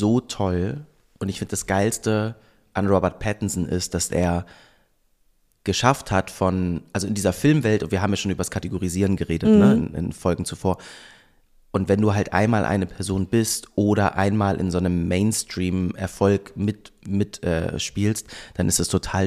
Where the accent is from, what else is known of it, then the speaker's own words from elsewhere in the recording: Hamburg, Germany; now in Berlin, Germany; Ich bin ja aus Hamburg, ne? Mm-hmm. Wohne jetzt seit 16 Jahren in Berlin.